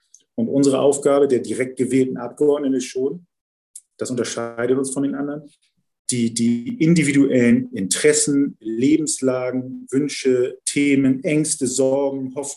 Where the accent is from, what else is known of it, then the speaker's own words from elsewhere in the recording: Hamburg, Germany; Ich bin ja Wilhelmsburger. Ich bin ja in Wilhelmsburg aufgewachsen und so.